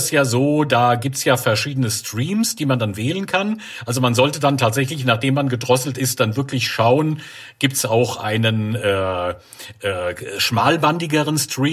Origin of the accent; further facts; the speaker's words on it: Wiesbaden, Hesse, Germany; wir wohnen ja hier im Rhein-Main-Gebiet und ich komme beispielsweise aus Wiesbaden oder auch aus Mainz, Nachbarstadt.